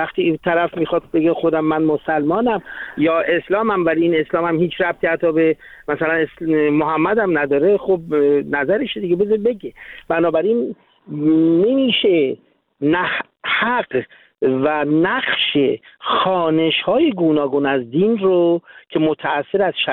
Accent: Iran; born there; همه ما تو ایران به دنیا اومدیم،

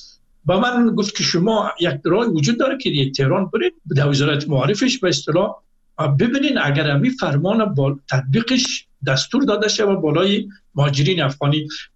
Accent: Afghanistan; now in Iran; گفتم من از افغانستان آمدم،

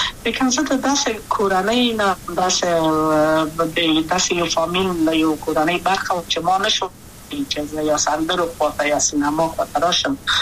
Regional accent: Kabul, Afghanistan; also born or lived in Maidan Wardak; د کابل په تختپل سیمه کې یم او لویا شویم کابل که یم

